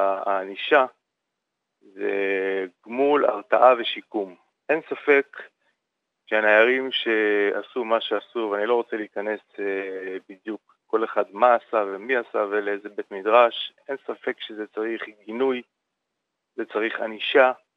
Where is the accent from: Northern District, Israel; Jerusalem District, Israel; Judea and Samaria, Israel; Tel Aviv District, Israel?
Tel Aviv District, Israel; Bnei Brak; אני יליד בני ברק, משפחתי מושרשת חזק מאוד בבני ברק, אני למעלה מ-40 שנה מכיר את בני ברק לפני ולפנים